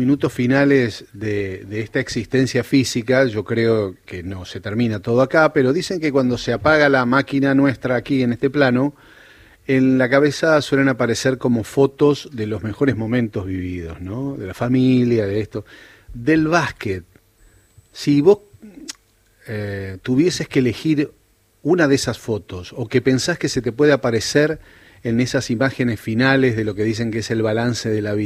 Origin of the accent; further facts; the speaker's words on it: Sunchales, Santa Fe, Argentina; born there; porque yo soy nacido en Sunchales.